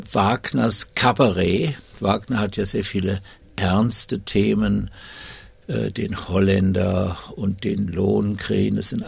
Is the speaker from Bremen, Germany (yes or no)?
no; Wiesbaden, Hesse, Germany; Ich bin aufgewachsen in Wiesbaden, noch genauer gesagt in Wiesbaden-Biebrich